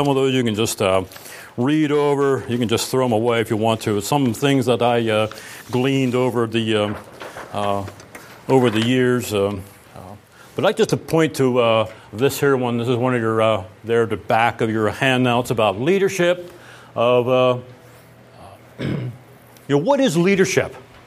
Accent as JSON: {"language": "English", "town": "Ephrata", "region": "Pennsylvania", "country": "United States", "said": "I'm from Ephrata, Lancaster area"}